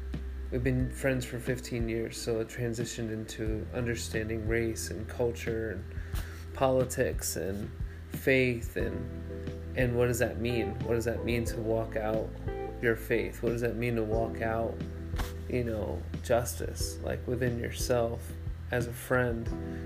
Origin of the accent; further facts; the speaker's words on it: Albany, New York, United States; I'm from upstate New York, like Albany area.